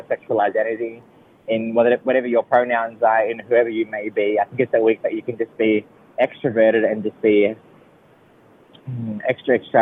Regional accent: Campbelltown, New South Wales, Australia; I'm a proud Kinilori and Dangari brother boy, sister girl. Yeah, Brista, brother sister. I'm raining from Campbelltown, but my mum are originally from Walgett and Moree.

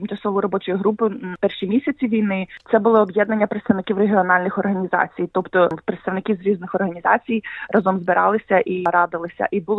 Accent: Sloviansk, Donetsk Oblast, Ukraine; moved away; Я проживаю в Зеландії вже майже 20 років. Я народилася та виросла на Донбасі, в місті Слов'янську, Донецької області.

